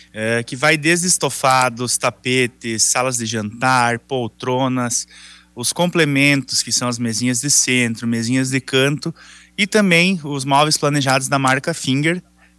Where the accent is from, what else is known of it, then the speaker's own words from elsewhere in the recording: Santa Rosa, Rio Grande do Sul, Brazil; now in Ijuí, Brazil; eu me mudei para cá, né? Então, sou de Santa Rosa, mas estou ijuiense no momento.